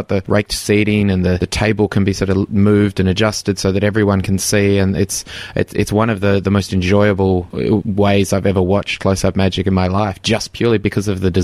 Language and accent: English; Australia; I'm an Australian